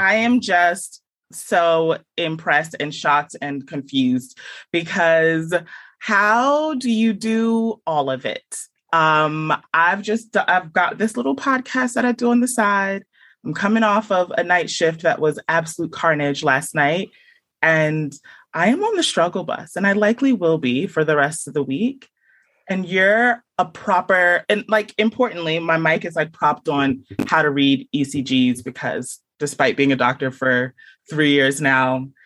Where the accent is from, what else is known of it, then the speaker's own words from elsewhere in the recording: United States; now in England; I'm Ghanaian American, came to England, and I've been sort of all around.